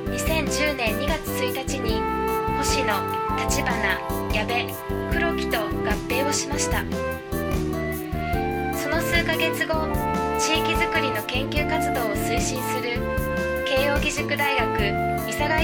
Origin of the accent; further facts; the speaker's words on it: Kanto, Japan; also born or lived in Yame; now in Fujisawa, Japan; 私は福岡県八女市で生まれ関東で育ち、現在は神奈川県藤沢市にある慶応義塾大学湘南藤沢キャンパスで非常勤講師をしています。